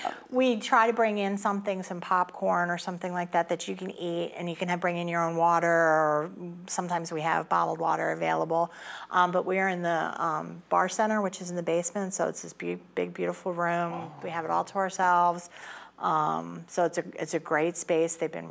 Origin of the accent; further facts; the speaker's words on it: New Jersey, United States; born there; I was actually born in South Jersey.